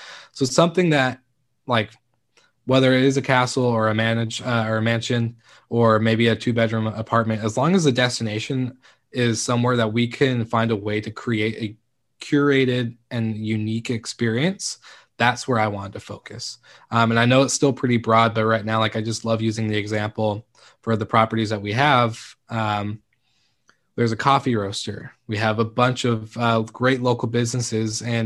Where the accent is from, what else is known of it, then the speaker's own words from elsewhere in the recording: Stanwood, Washington, United States; So I'll explain the destination is actually my hometown. It's Camino Island and Stanwood. So it's kind of like a little island in a city connected right between Seattle and the Canadian border.